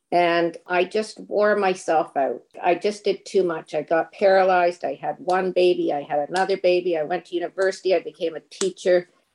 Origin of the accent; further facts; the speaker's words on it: Lindsay, Ontario, Canada; I came from Lindsay, Ontario, a small town north of Toronto